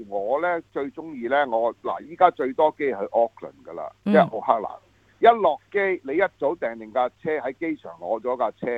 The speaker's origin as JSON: {"language": "Cantonese", "town": "Sydney", "region": "New South Wales", "country": "Australia", "said": "或者我哋澳洲人 雪梨人"}